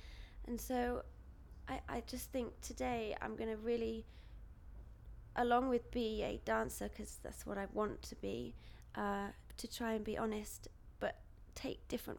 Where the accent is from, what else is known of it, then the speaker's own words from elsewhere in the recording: Yorkshire and the Humber, United Kingdom; born there; now in London, United Kingdom; I'm 22 and I was born in North Yorkshire and I now live sort of near London Bridge.